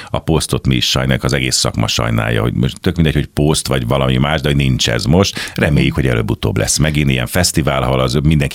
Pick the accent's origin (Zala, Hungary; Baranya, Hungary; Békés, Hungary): Baranya, Hungary; Pécs; now in Budapest, Hungary; Én valahol a szívem mélyén mindig pécsi maradok, természetesen. Tüke pécsi, de hát már elvitt az élet, most már tulajdonképpen budapesti vagyok.